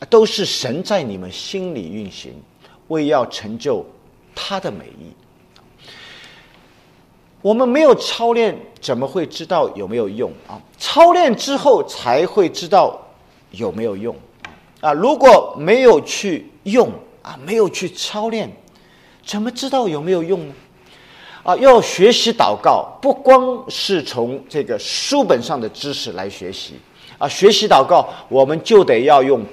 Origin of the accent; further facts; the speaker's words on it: China; 我想特别是我们中国人可能父亲这个称呼啊，不 也不一定是爱的代表。我们中国人更喜欢用母亲啊来诠释爱